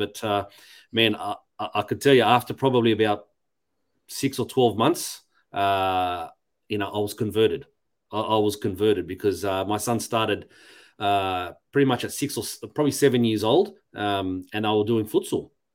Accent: Sydney, New South Wales, Australia; accent: Aussie; You can tell probably by my Aussie accent. There's no Greek accent there. Born in Australia. I grew up in Australia in Sydney. But Greek parents.

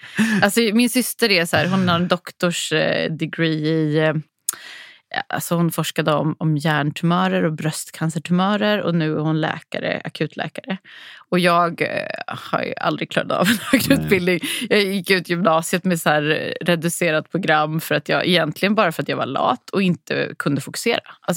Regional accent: Linköping, Östergötland, Sweden; Ja, sin absoluta början är från Linköping, där jag är uppvuxen.

